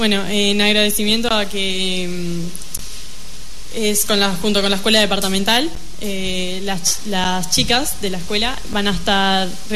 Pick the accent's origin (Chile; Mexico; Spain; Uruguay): Uruguay; Pero a mí también me pasó en Nueva York, eso de que me digan, la uruguaya, sos de Uruguay.